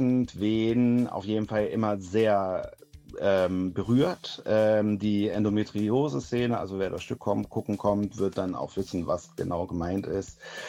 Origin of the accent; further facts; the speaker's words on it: Krefeld, North Rhine-Westphalia, Germany; in Krefeld, das ist meine Heimatstadt